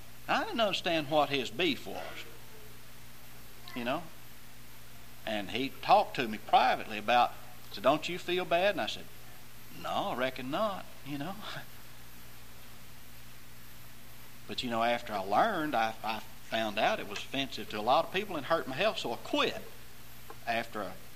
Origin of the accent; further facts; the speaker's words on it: Arkansas, United States; I grew up in North Arkansas, and as far as I know, nearly every adult male smoked.